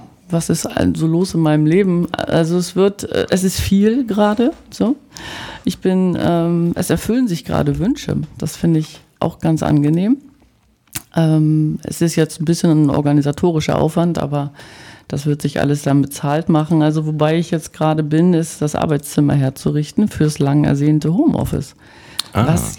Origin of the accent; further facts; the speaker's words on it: Bremen, Germany; das kann ich jetzt als Bremer ein bisschen umschiffen.